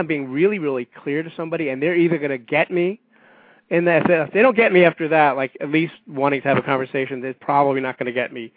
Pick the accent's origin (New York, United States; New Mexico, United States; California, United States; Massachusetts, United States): New York, United States; So, bear in mind, I am a New Yorker, so it's actually much more common here than in other parts of the country.